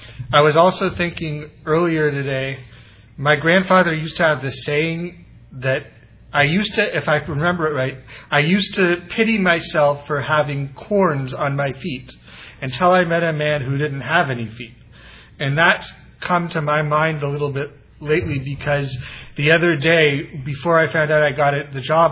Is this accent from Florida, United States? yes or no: no; Los Angeles, California, United States; I'm originally from West LA, and my support network is mostly on the west side still.